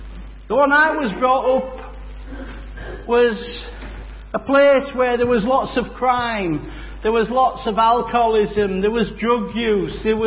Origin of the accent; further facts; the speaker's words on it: Yorkshire and the Humber, United Kingdom; And so, as I grew up in West Yorkshire, my life quickly became a little bit like my dad's, really